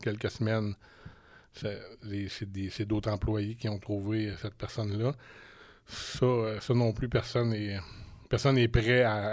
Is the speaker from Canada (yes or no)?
yes; Black Lake, Quebec, Canada; Je suis natif de Black Lake, Thetford Mine.